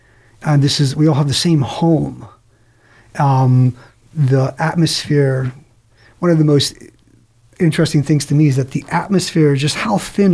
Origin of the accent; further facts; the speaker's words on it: Maryland, United States; So I'm actually from Western Maryland, and I grew up on a mountain